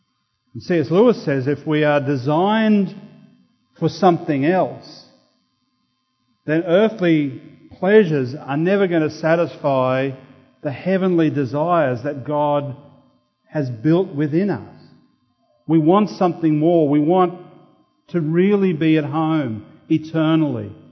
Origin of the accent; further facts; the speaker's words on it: Toowoomba, Queensland, Australia; My brother now lives in our family home that I grew up in Toowoomba